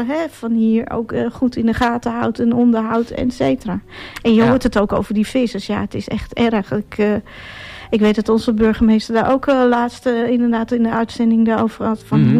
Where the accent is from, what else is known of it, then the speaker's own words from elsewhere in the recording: Drenthe, Netherlands; Als ik kom zelf uit Oost-Drent